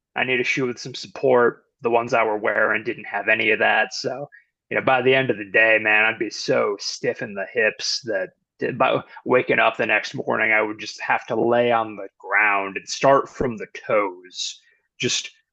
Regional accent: Pennsylvania, United States; You know, what if I got in shape when I was still in high school? And, you know, I grew up in Pennsylvania.

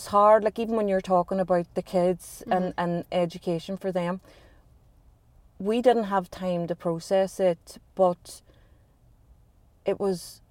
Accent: Northern Ireland, United Kingdom; I am 35. Yeah. I live in Derry. I come from a family of nine. Seven kids, two parents. We grew up in Ballymac, so life was colourful.

